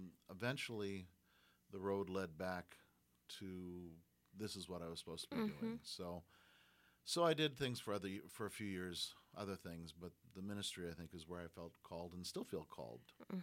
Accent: Osseo, Minnesota, United States; I got involved in a place in my hometown, which at that point was Osseo, Minnesota, called the Lord's Barn

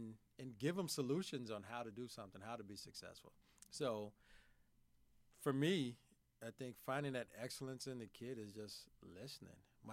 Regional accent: Chicago, Illinois, United States; Born and raised in Chicago. Grew up on the South Side.

